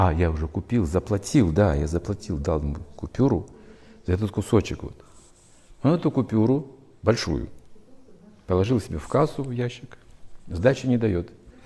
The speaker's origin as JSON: {"language": "Russian", "country": "Ukraine", "said": "Я говорю, с Украины, и мы хотим поклоняться. У нас нет денег."}